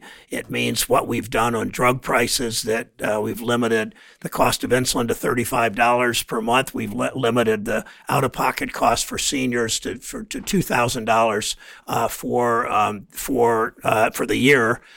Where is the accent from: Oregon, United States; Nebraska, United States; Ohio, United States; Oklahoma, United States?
Ohio, United States; Mansfield; a bad trade agreement that costs jobs in my hometown of Mansfield or Springfield or Akron